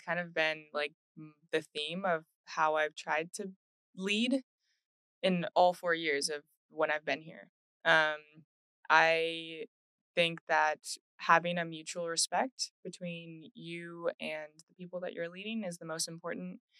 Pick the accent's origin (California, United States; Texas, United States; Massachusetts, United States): California, United States; Los Angeles; I'm from Los Angeles, and I never would think that I would ever come to Houston in a million years.